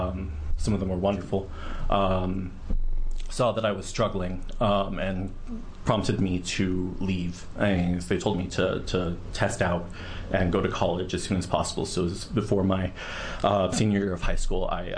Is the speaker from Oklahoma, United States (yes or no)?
no; California, United States; I grew up in California.